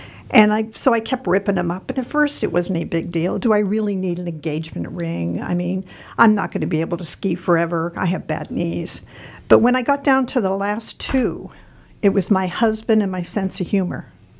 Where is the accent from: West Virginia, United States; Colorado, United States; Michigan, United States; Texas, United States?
Colorado, United States; I'm a snowbird from Colorado.